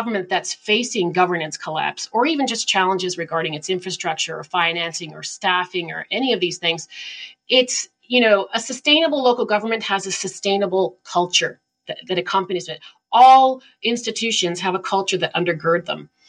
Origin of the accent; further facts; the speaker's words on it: Canada; for me, as a Canadian, I was astounded that we had municipalities that would be challenged in, you know, submitting financials